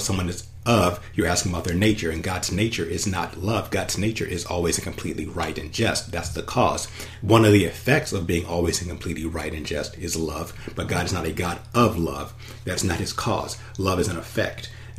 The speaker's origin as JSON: {"language": "English", "town": "Los Angeles", "region": "California", "country": "United States", "tie": "born or raised there", "said": "Now, I grew up in Los Angeles. My parents were big Laker fans"}